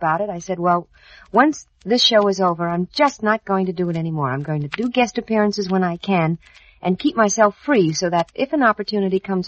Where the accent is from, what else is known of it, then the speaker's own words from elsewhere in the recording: New York City, New York, United States; I was born in New York City.